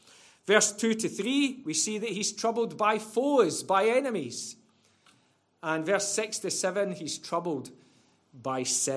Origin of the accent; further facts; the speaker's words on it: Scotland, United Kingdom; I know that Ben said that I was from Scotland.